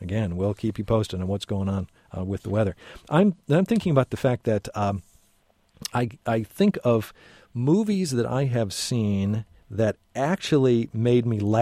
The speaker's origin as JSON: {"language": "English", "town": "Chicago", "region": "Illinois", "country": "United States", "tie": "born or raised there", "said": "I grew up in the Chicago area and watched"}